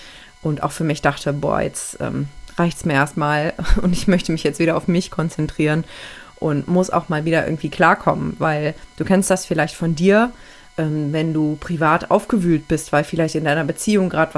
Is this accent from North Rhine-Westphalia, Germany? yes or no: yes; Aachen, North Rhine-Westphalia, Germany; moved away as an adult; dann bin ich einige Monate später sogar weggezogen, habe meine Heimat verlassen, weil meine Partnerin über 700 Kilometer von meiner Heimatstadt Aachen entfernt wohnt